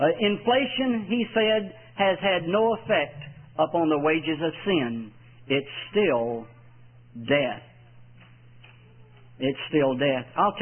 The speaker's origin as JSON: {"language": "English", "region": "Texas", "country": "United States", "said": "I'm gullible. I'm from Texas. I'll believe it."}